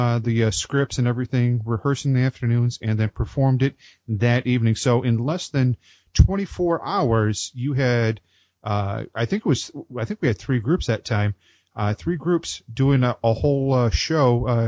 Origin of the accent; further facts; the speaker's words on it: Canada; I am Canadian.